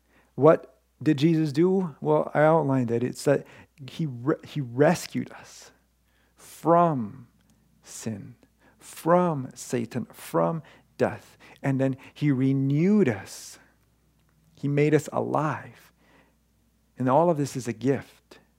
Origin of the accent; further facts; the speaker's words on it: Honduras; I was from Honduras.